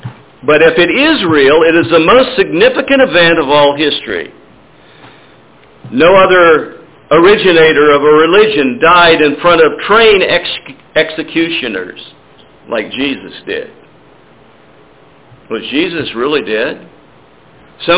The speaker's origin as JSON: {"language": "English", "region": "Oregon", "country": "United States", "tie": "born or raised there", "said": "I was raised in Eastern Oregon on a farm. I'm just a dumb old farm boy, okay?"}